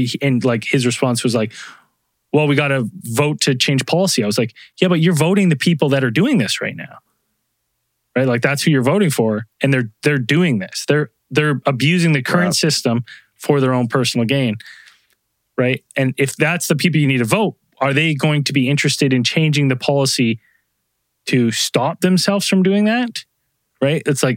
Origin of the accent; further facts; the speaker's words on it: Canada; It doesn't affect me as a Canadian.